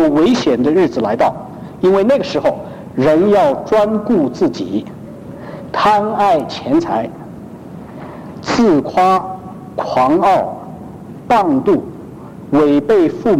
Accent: China; 连我们中国人5000年来这样子很紧密的家庭的制度，现在都在受到很严重的挑战

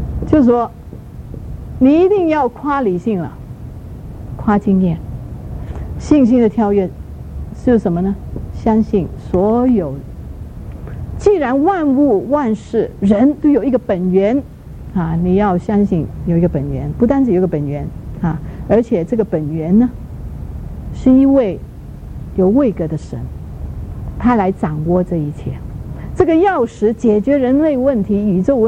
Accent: China; 比如说我们从国内来的哈

